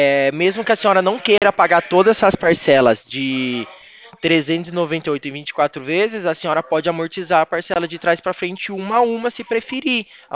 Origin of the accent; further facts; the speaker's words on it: Itu, São Paulo, Brazil; Consultor financeiro. Trabalho na empresa Poupacred e sou da cidade de Itu